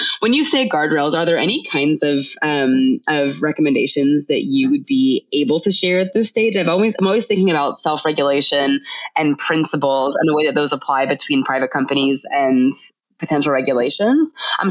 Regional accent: Florida, United States; You know, I'm from Florida, and so I still have fatigue over 2020 and the recount.

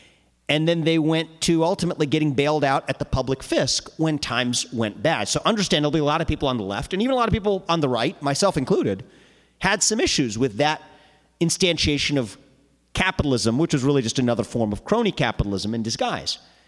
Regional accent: United States; as an American born 36 years ago

